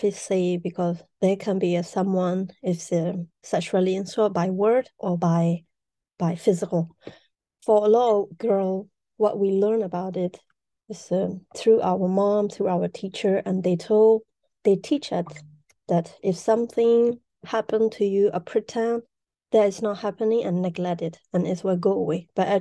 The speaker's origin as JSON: {"language": "English", "country": "Myanmar", "tie": "born or raised there", "second_language": "English", "lives_now": "Paris, France", "said": "I was born and raised in Myanmar, and I'm a feminist activist artist now living in exile in Paris."}